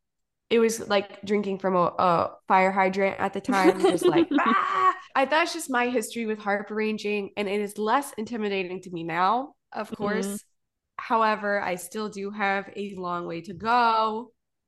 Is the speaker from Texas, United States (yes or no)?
yes; Texas, United States; So I am from East Texas. Ariana's from Austin. I am from East Texas and I love East Texas.